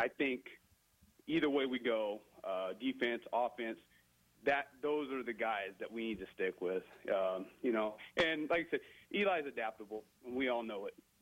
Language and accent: English; California, United States; And I'm from California. It was a long time ago when a kid was a Raiders fan, believe it or not.